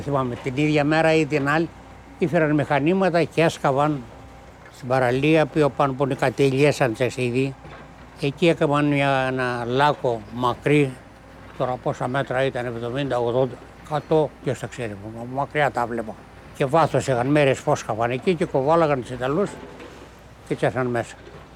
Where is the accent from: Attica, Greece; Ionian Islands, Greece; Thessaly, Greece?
Attica, Greece; born there; Εγώ γεννήθηκα στην Πάρνηθα.